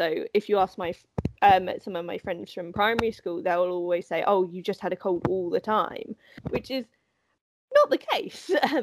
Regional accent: East of England, United Kingdom; So I'm from Hertfordshire in the UK, so it's just north of London. I was born here and I live here currently.

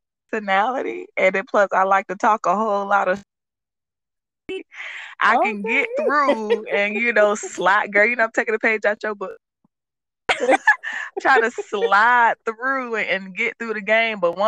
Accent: Florida, United States; I am from Florida, but I was kind of on the sidelines looking at his face

